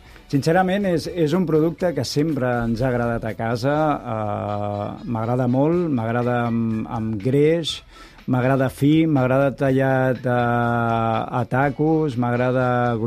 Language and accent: Catalan; Badalona, Catalonia, Spain; Compte que sóc de Badalona, a Alella ho tenim molt a prop